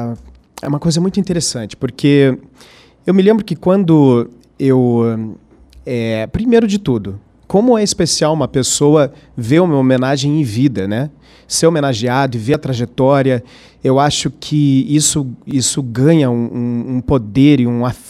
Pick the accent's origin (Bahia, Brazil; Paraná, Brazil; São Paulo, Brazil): Paraná, Brazil; Curitiba; Eu sou curitibano de origem.